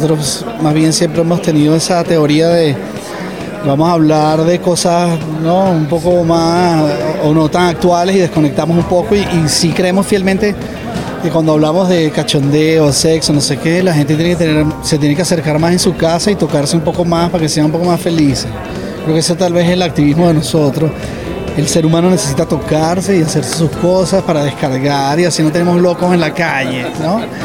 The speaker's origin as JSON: {"language": "Spanish", "country": "Venezuela", "said": "apoyando a todo lo que está pasando en Venezuela, porque nos afecta como venezolanos"}